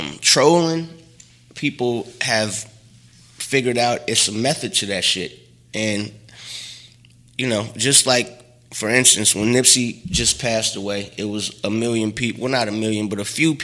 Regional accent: Los Angeles, California, United States; That's the area I'm from. I'm from the Crenshaw district.

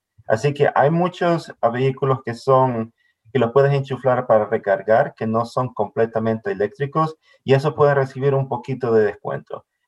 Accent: El Salvador; now in United States; Ha nacido y crecido en El Salvador, pero he vivido aquí en el Valle de Hudson ya 20 años

